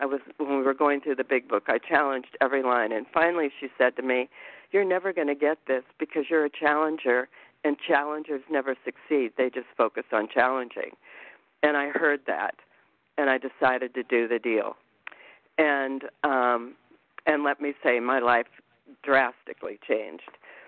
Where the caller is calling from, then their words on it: Anthem, Arizona, United States; I'm calling from Anthem, Arizona.